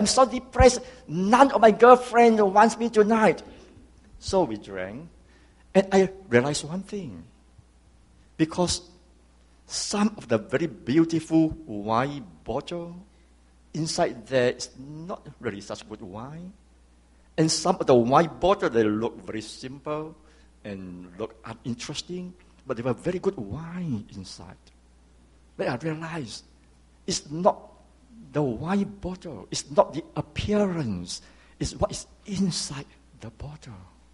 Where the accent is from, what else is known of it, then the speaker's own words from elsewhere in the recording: Malaysia; I was born and raised in Malaysia. In Malaysia, being a Chinese is not so pleasant.